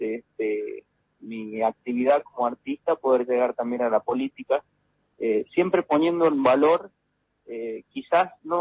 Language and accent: Spanish; Salta, Argentina; soy nacido en Salta capital, soy salteño, descendiente de papá brasilero